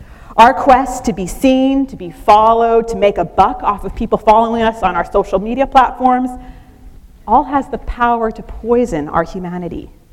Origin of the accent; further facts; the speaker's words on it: Canada; I'm French Canadian. I'm not Jewish. The gospel has come even to me.